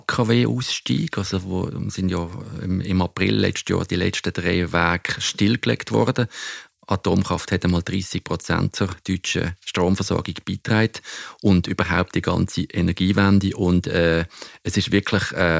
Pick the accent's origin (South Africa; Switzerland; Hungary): Switzerland; Basel, Basel-Stadt; Ich bin in Basel, in der Nähe von Basel aufgewachsen.